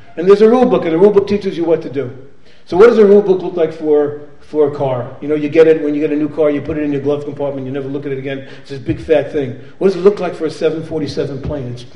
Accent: Brooklyn, New York, United States; I remember when I was a kid, I grew up near Ebbets Field.

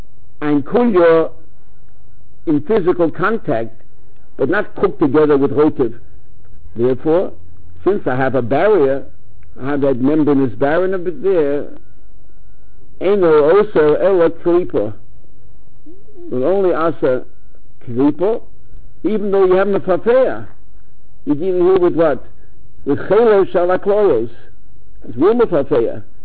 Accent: New York City, New York, United States; I remember growing up on the Lower East Side, there was a neighbor, Chassidish fellow

